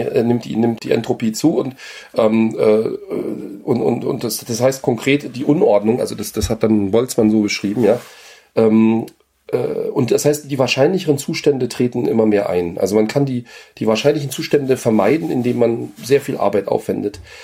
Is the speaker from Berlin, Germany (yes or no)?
yes; East Berlin, Berlin, Germany; Also ich komme ja aus Ostberlin